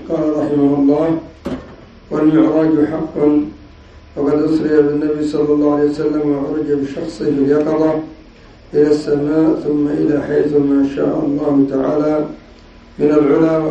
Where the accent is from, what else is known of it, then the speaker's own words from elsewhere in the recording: Yemen; كالرافضة الحوثية عندنا في اليمن، ينكرون المعراج ويثبتون الإسراء